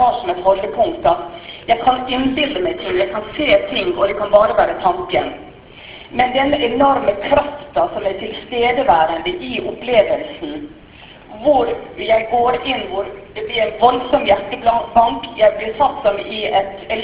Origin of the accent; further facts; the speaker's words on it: Western Norway, Norway; born there; jeg er født på Vestlandet